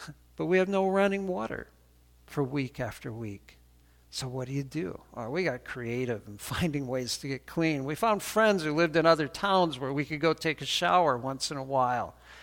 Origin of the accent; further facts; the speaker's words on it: Canada; now in United States; And so it would be really wrong for me to swear allegiance to the flag of Canada now because I'm not a Canadian citizen anymore.